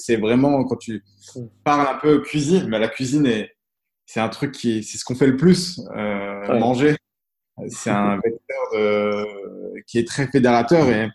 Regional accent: Thiers, Auvergne-Rhône-Alpes, France; j'ai 32 ans. Alors moi, j'ai grandi en Auvergne, dans une ville qui s'appelle Thiers. Je suis d'origine marocaine

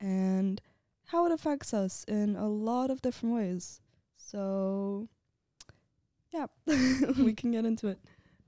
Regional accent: Turkey; moved away; But also like when I first moved here, because I'm from Turkey and it's like way warmer there.

